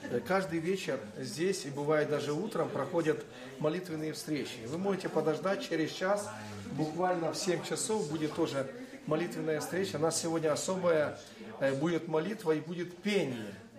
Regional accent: Ukraine; Они ж не смотрят, кто я. Я украинец, но паспорт гражданин другой страны.

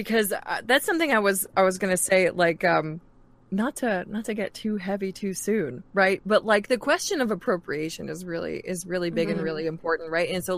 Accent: New York, United States; I'm half Mexican. My dad is Mexican, but I was raised in New York.

